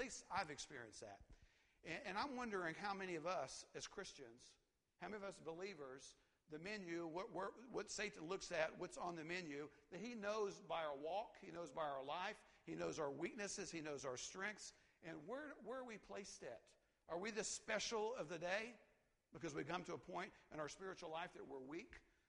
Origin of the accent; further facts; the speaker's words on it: Tennessee, United States; I'm glad to be back in East Tennessee. I'm from East Tennessee